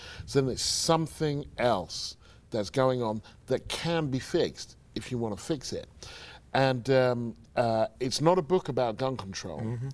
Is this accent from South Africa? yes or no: no; United Kingdom; also born or lived in United States; Now, I'm British, but I lived in America. I covered this country for 12 years.